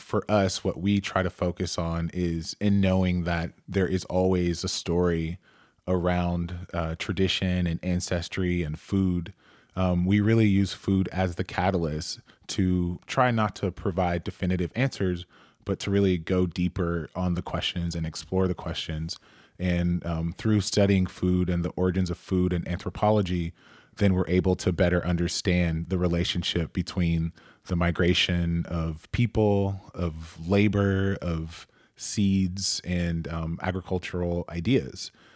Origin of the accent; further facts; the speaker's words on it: Atlanta, Georgia, United States; I think even, you know, I'm from Atlanta, and the way that people talk about barbecue regionally